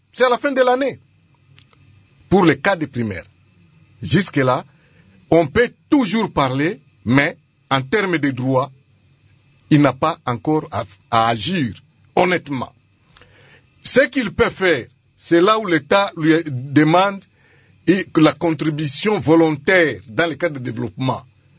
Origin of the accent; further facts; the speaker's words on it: Kindu, Maniema, DR Congo; chez moi à Kindu, au Maniema